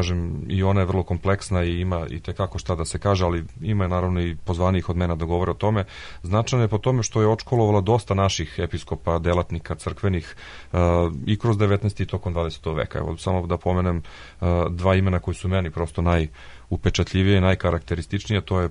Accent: Montenegro; sa nekim današnjim dešavanjima u Ukrajini i kod nas u Crnoj Gori

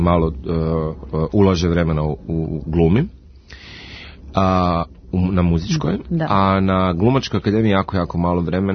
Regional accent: Dubrovnik, Dubrovnik-Neretva County, Croatia; u Dubrovniku, u mom rodnom gradu

